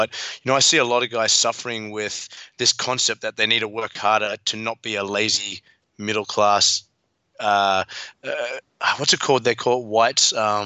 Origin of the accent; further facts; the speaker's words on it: South Africa; born there; So you know, I'm South African as well. I was born in South Africa